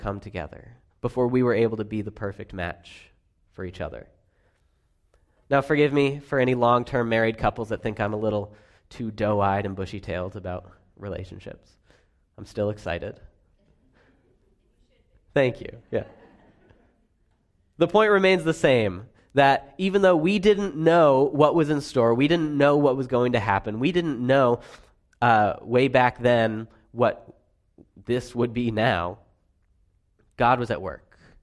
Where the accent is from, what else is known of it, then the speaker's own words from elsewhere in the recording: Bedford, New Hampshire, United States; high school with in Bedford, New Hampshire. Small world. And so Sarah went to visit this friend in my hometown a few times